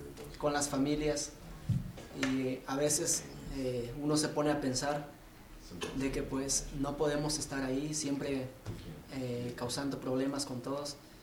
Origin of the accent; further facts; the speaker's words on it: Guerrero, Mexico; De donde soy, de Guerrero.